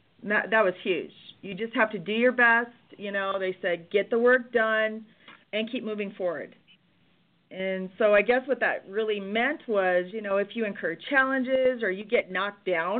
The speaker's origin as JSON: {"language": "English", "town": "Rapid City", "region": "South Dakota", "country": "United States", "tie": "born or raised there", "accent": "Midwest", "said": "Well, I'm a Midwest girl. I grew up in Rapid City, South Dakota. It comes out when I say Dakota. Most people can hear that in my accent, I guess."}